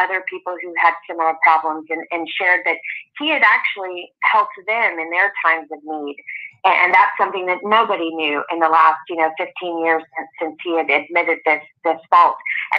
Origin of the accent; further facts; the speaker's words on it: Sacramento, California, United States; I also think of back in my home state, my hometown of Sacramento, where he got his start in radio.